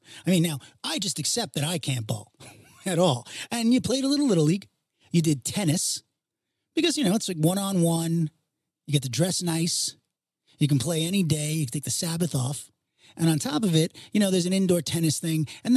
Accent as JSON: {"language": "English", "region": "New York", "country": "United States", "said": "No, a Jew from Long Island. Yes, of course."}